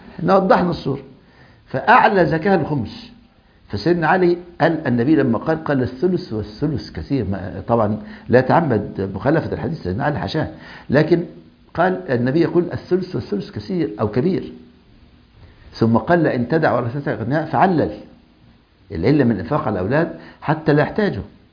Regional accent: Egypt; عندنا في مصر،

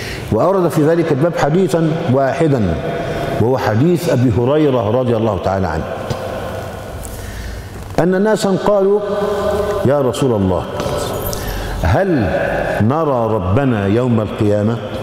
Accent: Egypt; انت شوف لما عندنا في مصر مثلا لو اقتربت من منزل الرئيس كده بالغلط

